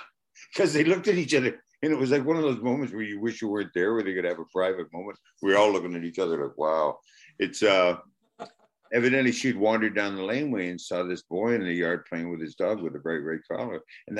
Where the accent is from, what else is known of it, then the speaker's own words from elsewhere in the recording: Canada; I'm Canadian